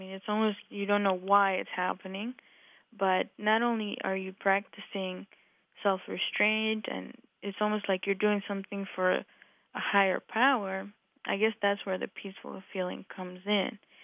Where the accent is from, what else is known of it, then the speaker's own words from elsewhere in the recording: Russia; now in Dallas, United States; and I'm originally from Russia, and I live in Dallas, Texas now.